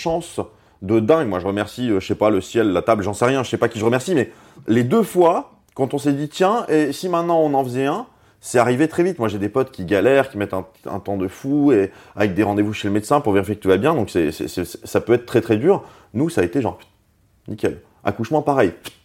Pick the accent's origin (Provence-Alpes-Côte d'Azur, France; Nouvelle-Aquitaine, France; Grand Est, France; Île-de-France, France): Grand Est, France; Strasbourg; on vient tous les deux de Strasbourg.